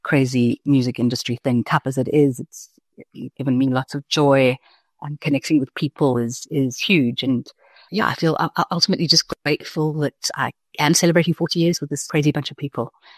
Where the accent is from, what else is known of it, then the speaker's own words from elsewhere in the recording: South Africa; being South African, what it is to be South African in this crazy world right now.